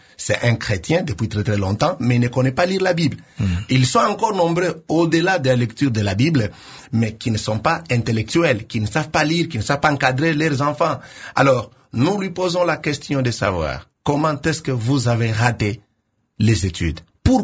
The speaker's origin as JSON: {"language": "French", "country": "DR Congo", "said": "Alors, nous, en tant que Congolais, nous avons monté cette ASBL au niveau local."}